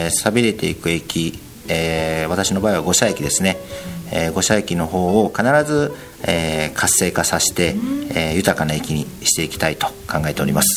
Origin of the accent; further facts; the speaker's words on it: Hyogo, Japan; の実家の駅というのが、まあ、神戸電鉄の五社という駅なんですけれども、そこが私が子供の頃、ずっと育った頃は